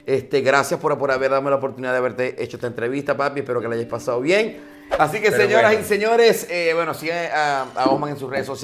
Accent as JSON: {"language": "Spanish", "town": "Maracaibo", "region": "Zulia", "country": "Venezuela", "said": "De Maracaibo, soy a Venezuela."}